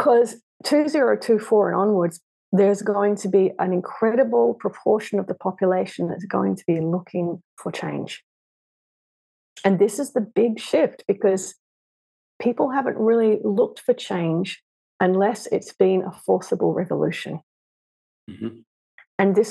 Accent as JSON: {"language": "English", "country": "Australia", "said": "maybe because I'm Australian and, you know, we're all about pioneers."}